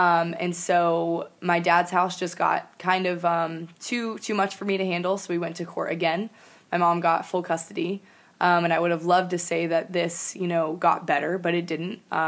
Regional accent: Florida, United States; I grew up in Florida

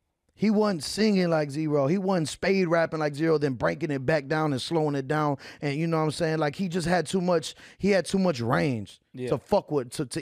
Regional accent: Texas, United States; Like, of course, I'm from Texas, so I was jamming … my uncles, yeah, Texas.

